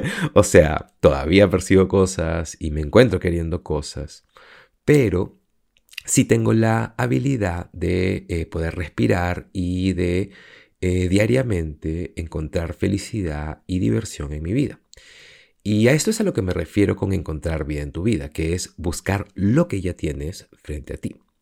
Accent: Lima, Peru; me acuerdo que solía coger el auto e irme a la playa y crecí en Lima, así que siempre estaba ahí.

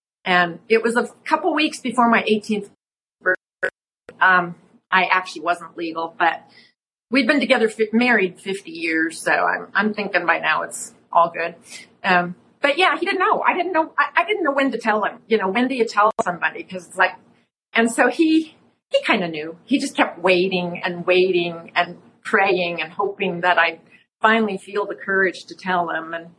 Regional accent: Minnesota, United States; also born or lived in Colorado; So yeah, I grew up in Minnesota and then Colorado and then married.

